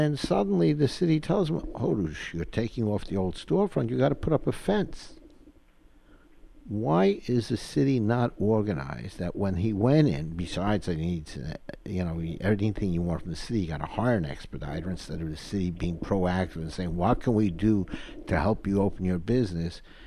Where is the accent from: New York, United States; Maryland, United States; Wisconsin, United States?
New York, United States; Brooklyn; she's running for borough president of Brooklyn, my hometown.